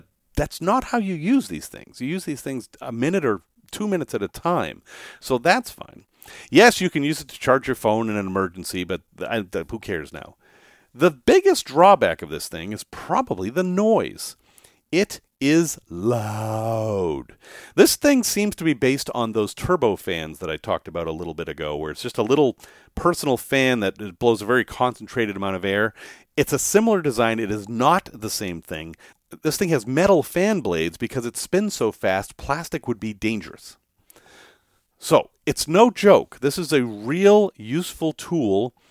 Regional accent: United States; because I'm American and I can't give you actual measurements.

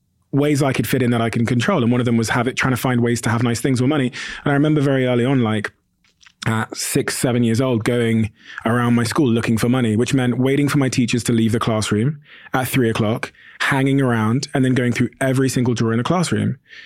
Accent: Plymouth, South West England, United Kingdom; also born or lived in Botswana; I moved to the UK from Botswana when I was a baby. And we moved to an area called Plymouth in the southwest of England, which is an all-white area.

